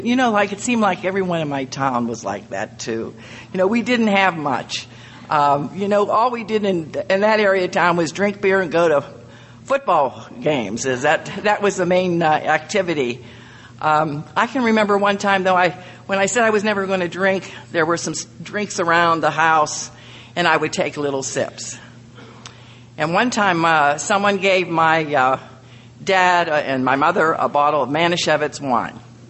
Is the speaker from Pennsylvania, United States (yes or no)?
yes; Jeannette, Pennsylvania, United States; born in a small town in Jeanette, Pennsylvania, which is right outside of Pittsburgh. And I always say my hometown